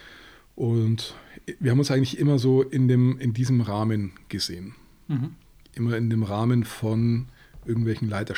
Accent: Regensburg, Bavaria, Germany; also born or lived in Hof; now in Nuremberg, Germany; Geboren in Hof, bis ich 10 war, dann in Regensburg, bis ich 24 war. Und dann nach Nürnberg.

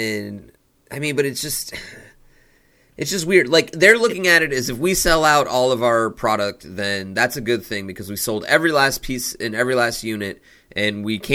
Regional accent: United States; because I'm like, you know, we're both American and maybe a bit more prone to the gamble

